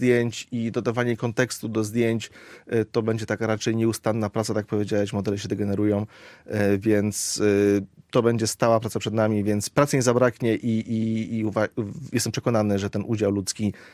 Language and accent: Polish; Katowice, Silesian Voivodeship, Poland; ale także ja jestem z Katowic, więc Kluski Śląskie to jest coś bardzo blisko mego serca.